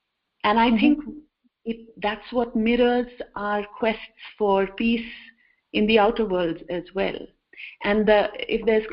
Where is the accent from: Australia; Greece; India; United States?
India; I think growing up in India, in the Hindi classroom, almost all of us have encountered